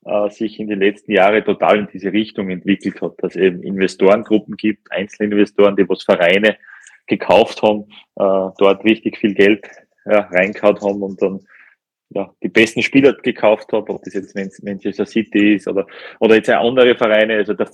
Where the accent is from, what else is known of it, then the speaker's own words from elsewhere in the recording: Bruck an der Mur, Styria, Austria; diese Region Bruck an der Mur schon auch, ja, wo ich sehr viel verbinde, wo ich aufgewachsen bin und ich komme irrsinnig gern auch wieder heim.